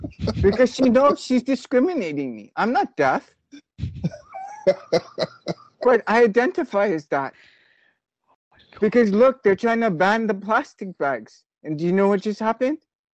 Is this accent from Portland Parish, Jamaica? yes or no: no; Kingston, Jamaica; because I'm a Jamaican from Kingston.